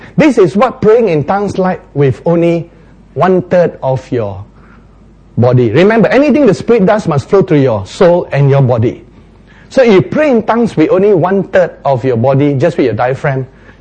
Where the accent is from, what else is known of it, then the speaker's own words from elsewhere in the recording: Malaysia; accent: Malaysian English; now in Australia; after living a long time in Australia, I realized that if I speak the normal way that we grew up in Malaysia, our Malaysian and Singapore English